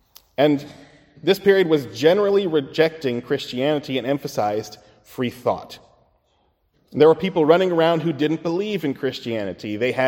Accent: United States; accent: American; I'm American, so I'll call it Schleiermacher. He may be something else, but I apologize for my American accent.

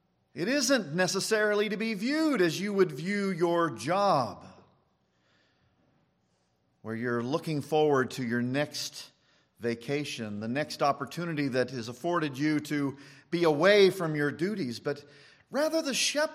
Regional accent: Kansas, United States; I never saw one, you know, come and threaten the sheep when I was growing up in Kansas.

